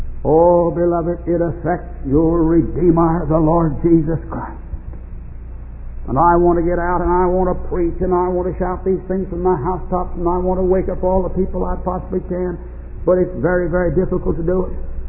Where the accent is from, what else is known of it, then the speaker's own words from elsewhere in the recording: United States; And I'm not ashamed tonight to say that I am an American.